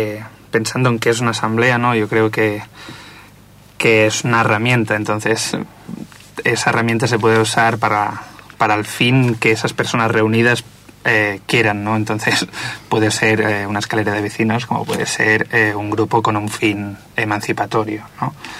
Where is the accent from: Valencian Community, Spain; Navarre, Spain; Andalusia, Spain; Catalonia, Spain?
Catalonia, Spain; Barcelona; now in Buenos Aires, Argentina; Llegué en febrero a Buenos Aires. Soy de Barcelona, supongo que se nota en mi voz.